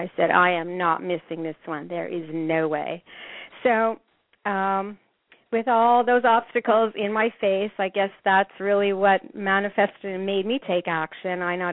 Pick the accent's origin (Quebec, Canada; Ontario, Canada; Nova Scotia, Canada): Quebec, Canada; Montreal; And I said hello and said, I'm from Montreal, and I blah, blah, blah, and gave her my whole story.